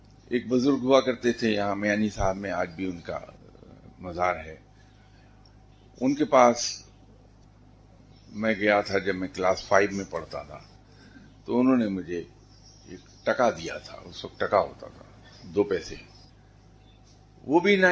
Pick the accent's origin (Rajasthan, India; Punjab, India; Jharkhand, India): Punjab, India; Jalandhar; मैंने कहा जी मैं तो जालंधर का पंजाबी ढग्गा हूं।